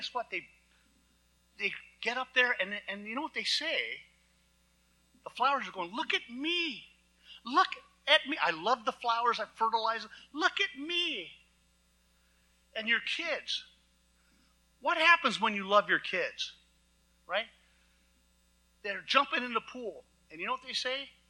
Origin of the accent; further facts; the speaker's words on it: Montana, United States; I'm from Montana. I drop a calf, drop a kid.